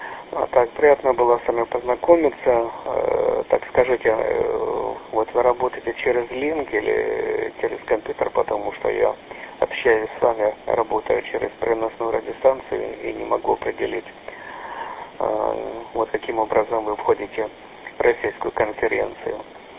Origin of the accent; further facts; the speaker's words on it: Kharkiv Oblast, Ukraine; now in Canada; Вот я сам родом и из Харьковской области, вот, и здесь, в Канаде, мы проживаем 20 лет. 20 лет проживаем в Канаде.